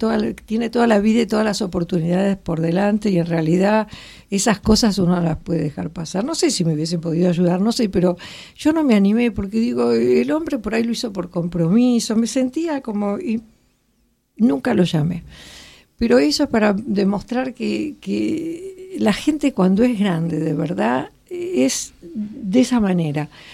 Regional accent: Argentina; argentina, papá

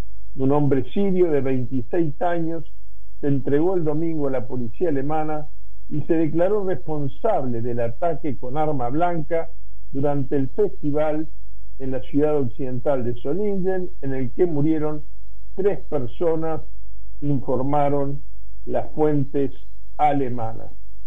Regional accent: Uruguay; La verdad es que como uruguayo me siento muy orgulloso.

